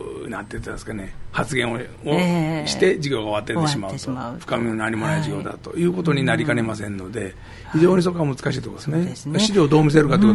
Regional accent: Owariasahi, Aichi, Japan; 特に尾張旭の場合ですと、自分の地元ということもありますし、

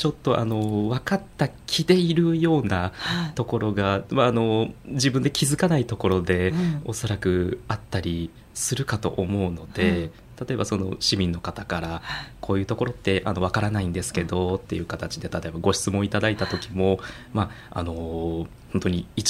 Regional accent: Nagoya, Aichi, Japan; 私がちょっと名古屋生まれ名古屋育ちなところもあって、

